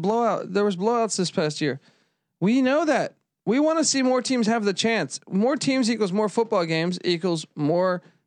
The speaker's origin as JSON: {"language": "English", "region": "East Coast", "country": "United States", "tie": "born or raised there", "said": "As a kid growing up in the East Coast, I know 100%."}